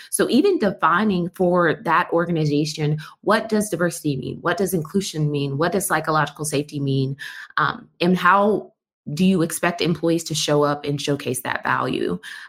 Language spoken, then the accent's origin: English; Texas, United States; now in Las Vegas, United States; I'm located in Las Vegas, but I am a Texan.